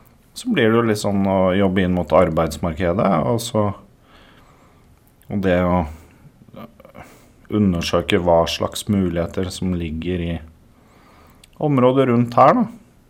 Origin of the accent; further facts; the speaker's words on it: Elverum, Innlandet, Norway; now in Sogndal, Norway; så snakker jeg ikke sånn som alle andre her. Og det jo fordi jeg kom fra Hedmark, og da rettere sagt Elverum. Og så flyttet jeg nå, nå tror jeg pokker meg og bodde i Sogndal i snart 10 år.